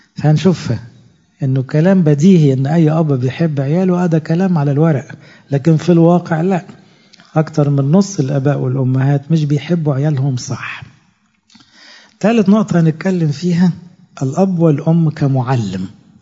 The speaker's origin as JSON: {"language": "Arabic", "country": "Egypt", "said": "ممكن الناس تقول أبانا الذي على السلم عندنا في مصر أو في العربية"}